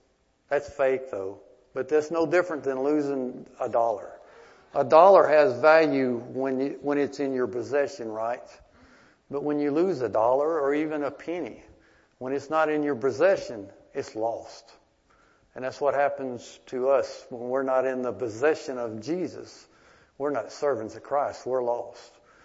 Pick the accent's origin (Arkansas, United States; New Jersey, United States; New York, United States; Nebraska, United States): Arkansas, United States; Holly Grove; also born or lived in Texas; And like I was born in Texas, but I was raised in Holly Grove.